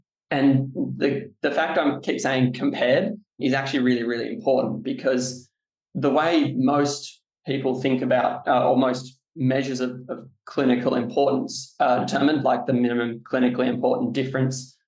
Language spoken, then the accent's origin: English; Sydney, New South Wales, Australia; but I am from Sydney, so that might give it away a little bit.